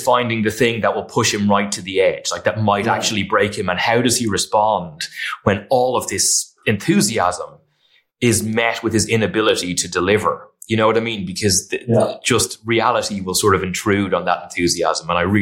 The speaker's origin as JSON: {"language": "English", "country": "Ireland", "said": "I don't know if it's just from being Irish or from this side of the pond, but like I often look for the dark humor."}